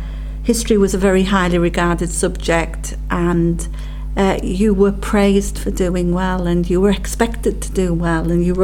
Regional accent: Durham, North East England, United Kingdom; I was born in Durham, and both my parents were born in Durham. They were upper working class

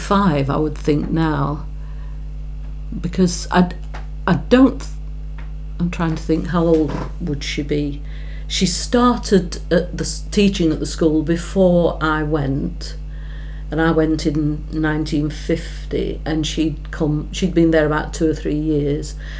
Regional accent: England, United Kingdom; although I can feel quite French, I'm also very British. I'm very English.

